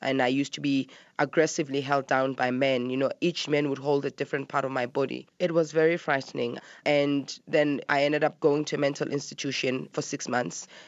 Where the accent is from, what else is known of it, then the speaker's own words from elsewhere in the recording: Alexandra, Gauteng, South Africa; I grew up in Alexandra Township in the 80s.